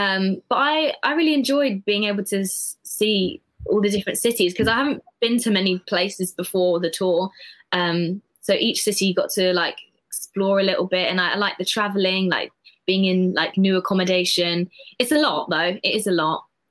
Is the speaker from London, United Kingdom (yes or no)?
yes; London, United Kingdom; London, born and raised, always been here.